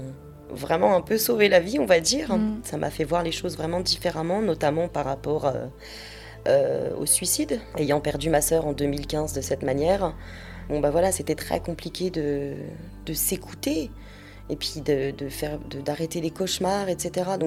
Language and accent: French; Grand Est, France; Enfin, moi, j'aurais pas pu, sachant que j'ai grandi dans les Vosges.